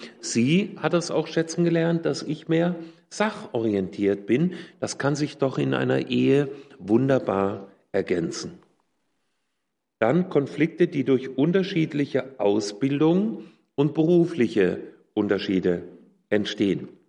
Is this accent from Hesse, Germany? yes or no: yes; Hesse, Germany; Ich komme aus Nordhessen, aus der Nähe von Kassel. Und meine Eltern waren ganz schlichte nordhessische Bauers- und Handwerkersleute.